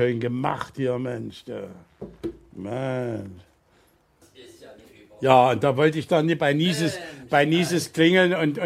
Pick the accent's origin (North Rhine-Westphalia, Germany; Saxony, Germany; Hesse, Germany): Saxony, Germany; Dresden; Meine Heimat war war Sachsen, war Dresden.